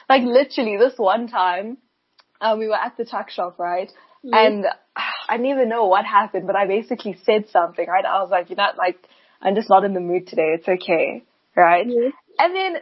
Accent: Johannesburg, Gauteng, South Africa; we get there and we're the kids from Joburg who like barely ever visit, like Xhosa is on 60%, like hanging on for life, but the English is like so verbose

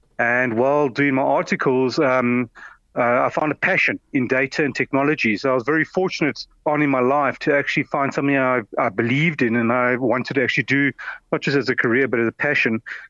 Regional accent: Johannesburg, Gauteng, South Africa; I'm from South Africa. I was born and raised in Johannesburg, educated in Johannesburg, and all my family are South Africans.

